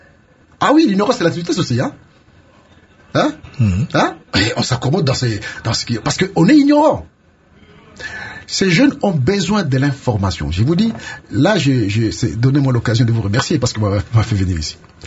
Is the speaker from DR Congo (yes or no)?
yes; Kikwit, Kwilu, DR Congo; ne fût-ce que chez moi à Kikwit